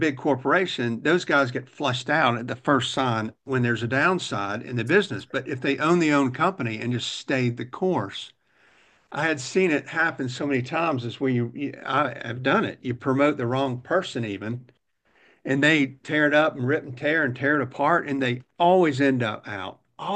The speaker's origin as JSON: {"language": "English", "region": "Oklahoma", "country": "United States", "said": "I'm from Oklahoma originally."}